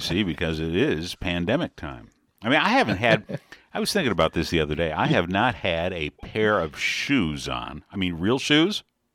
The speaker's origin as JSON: {"language": "English", "town": "Detroit", "region": "Michigan", "country": "United States", "tie": "born or raised there", "said": "So I was a kid growing up in Detroit, and there was St. Mary's Catholic Church."}